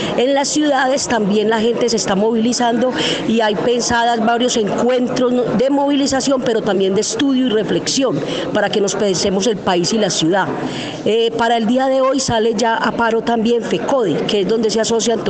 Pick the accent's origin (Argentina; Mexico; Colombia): Colombia; Antioquia; Yo soy de Antioquia.